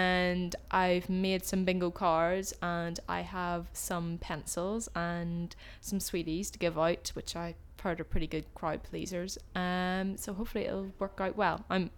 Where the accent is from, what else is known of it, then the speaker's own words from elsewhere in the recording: Belfast, Northern Ireland, United Kingdom; now in London, United Kingdom; I'm 21 and I'm originally from Belfast but study in London.